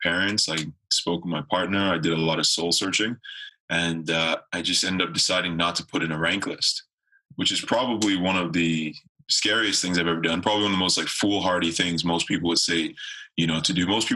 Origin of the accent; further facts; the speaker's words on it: Nigeria; born there; I am a Nigerian-born Canadian citizen.